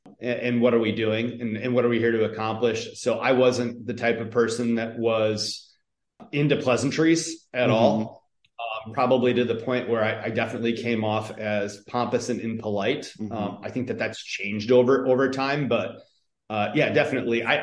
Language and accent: English; Michigan, United States; I am actually not from the East Coast. I'm actually from the Midwest. I actually grew up in Michigan.